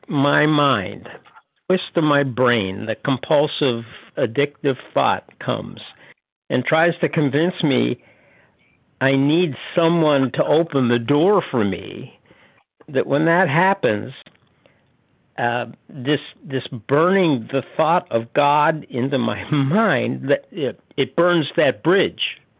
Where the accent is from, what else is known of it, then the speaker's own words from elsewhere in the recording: North Carolina, United States; North Carolina.